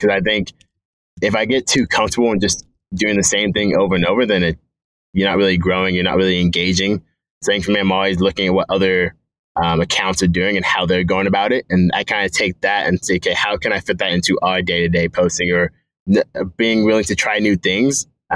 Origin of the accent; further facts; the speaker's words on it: Pacific Northwest, United States; Like, obviously, I grew up in the Pacific Northwest